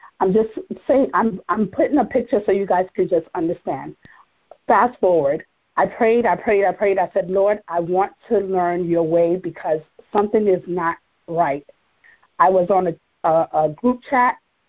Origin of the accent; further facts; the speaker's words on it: New York, United States; I am originally from New York. Well, actually, I do live in New York.